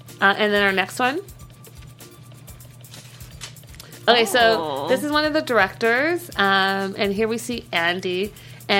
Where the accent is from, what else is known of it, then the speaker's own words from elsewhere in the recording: Canada; I'm from Canada. I think we say things a little differently.